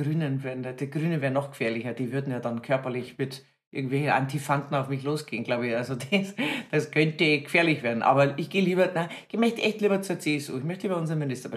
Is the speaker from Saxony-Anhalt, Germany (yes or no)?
no; Erding, Bavaria, Germany; Ich komme aus Erding. Bei uns gibt es Erdinger Herbstfest.